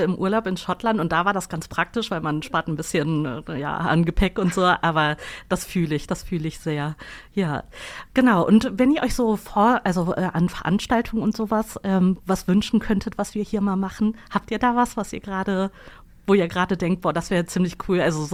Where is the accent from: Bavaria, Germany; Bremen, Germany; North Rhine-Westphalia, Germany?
North Rhine-Westphalia, Germany; Ratingen; Ich komme auch ursprünglich aus Ratingen.